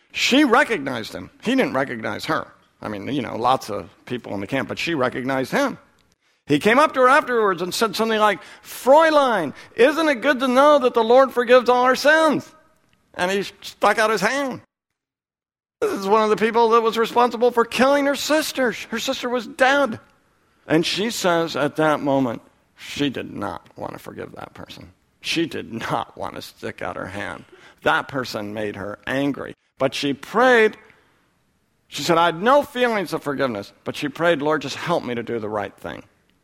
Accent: Oregon, United States; moved away; I'm from Oregon, I don't live in Oregon. I haven't lived in Oregon since 1980.

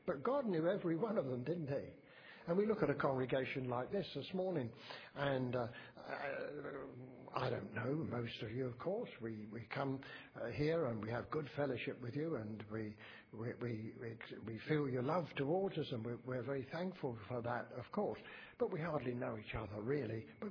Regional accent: United Kingdom; We often, as British people, look back to Winston Churchill.

